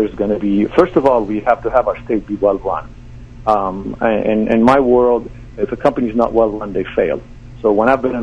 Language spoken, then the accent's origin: English; Lebanon; now in United States; my mass services when I was growing up in Lebanon. I'm Catholic